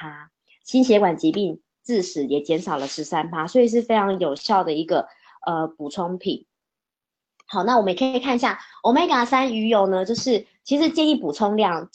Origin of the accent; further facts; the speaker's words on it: Taiwan; 我们台湾人真的很多人都不知道油的摄取的比例